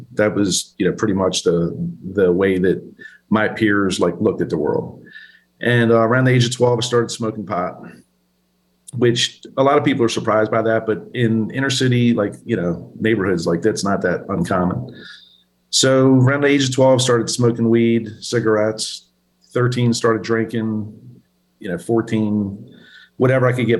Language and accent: English; Baltimore, Maryland, United States; born there; I was born in 1965 in Baltimore City. My mother was 17 years old at the time.